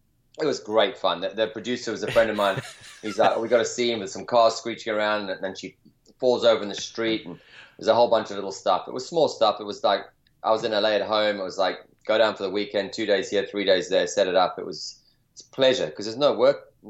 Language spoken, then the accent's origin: English; South Africa; now in California, United States; growing up in South Africa in an outdoor environment, and now California